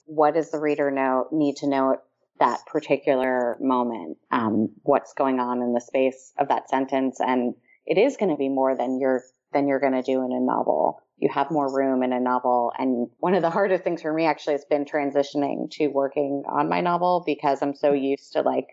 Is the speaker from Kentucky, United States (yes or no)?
no; New York, United States; also born or lived in California / Michigan / Ohio; So I grew up in New York and then lived in California for a little bit and then went to graduate school in Michigan.